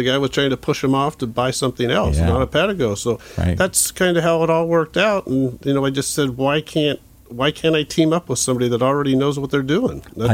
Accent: Fountain Valley, California, United States; also born or lived in Huntington Beach; I grew up in Fountain Valley in Huntington Beach, and I would ride my bike.

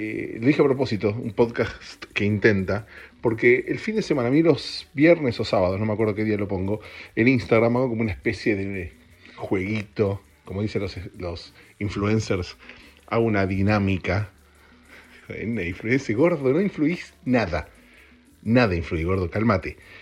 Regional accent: Argentina; moved away; El podcast lo empecé cuando me mudé de Argentina acá y me encontré realmente solo.

